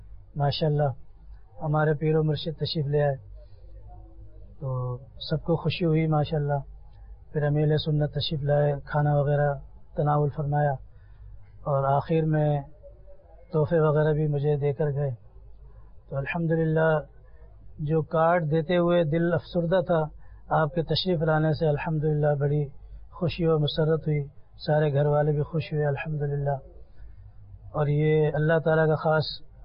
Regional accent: Sukkur, Sindh, Pakistan; میرا تعلق سکھر سے ہے۔

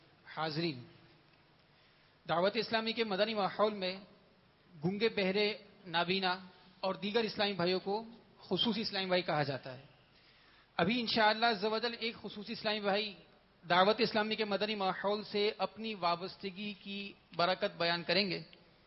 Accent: Karachi, Sindh, Pakistan; میرا تعلق باب المدینہ کراچی سے ہے.

